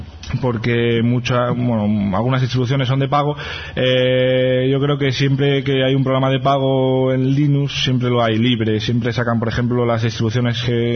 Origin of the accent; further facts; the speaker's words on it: Alicante, Valencian Community, Spain; born there; now in Madrid, Spain; Nací en Alicante, ahora mismo estoy viviendo en Madrid, estoy viviendo en Asturias también. Y en Madrid llevo más o menos un año, algo más